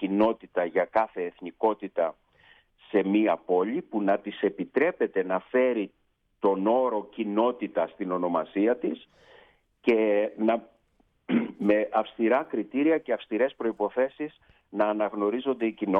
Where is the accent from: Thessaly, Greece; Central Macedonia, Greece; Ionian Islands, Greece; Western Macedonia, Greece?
Central Macedonia, Greece; εγώ επειδή μεγάλωσα στην Χαλκιδική και στην διάρκεια της δικτατορίας ήμουν μικρό παιδί, μαθητής στο δημοτικό σχολείο